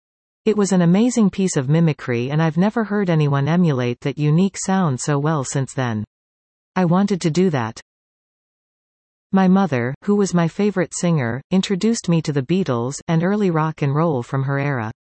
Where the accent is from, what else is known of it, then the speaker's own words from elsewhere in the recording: Christian Island, Ontario, Canada; When I was a boy growing up on Christian Island in Georgian Bay, it was a life of isolation far away from the cities and towns that I would read about in newspapers, magazines, and see on television.